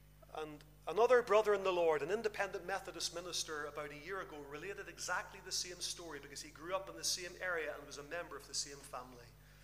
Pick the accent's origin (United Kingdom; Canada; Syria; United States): United Kingdom; Northern Ireland; he had heard that I was from Northern Ireland as well.